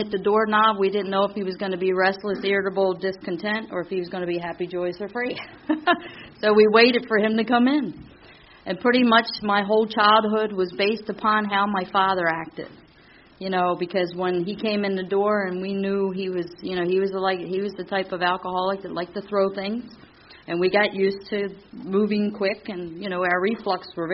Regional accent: Baltimore, Maryland, United States; I was born and raised in South Baltimore, right down around near the Inner Harbor area

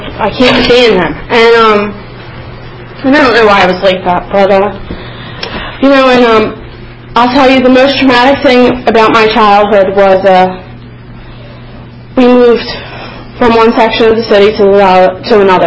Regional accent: Philadelphia, Pennsylvania, United States; I grew up in West Philadelphia, and, you know, like, I had this really awesome set of friends, and I just never felt right.

